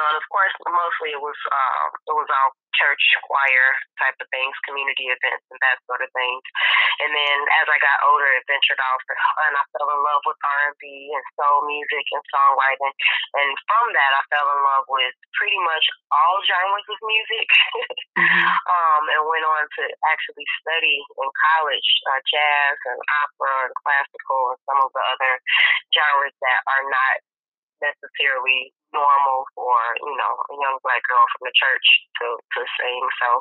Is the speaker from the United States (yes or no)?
yes; Chicago, Illinois, United States; I am from Chicago. Born and raised